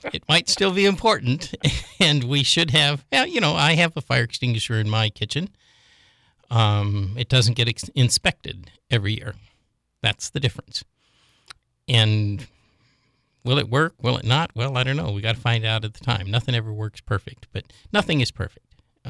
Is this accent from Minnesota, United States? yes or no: yes; Minnesota, United States; We grew up in Minnesota, and I was back there, oh, I don't know, 20, 25 years later, and met my babysitter